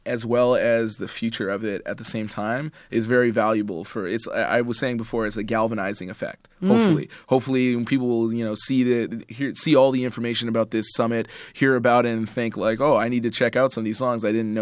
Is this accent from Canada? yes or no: yes; Edmonton, Alberta, Canada; I'm from Edmonton and I have like this focus on prairie rap.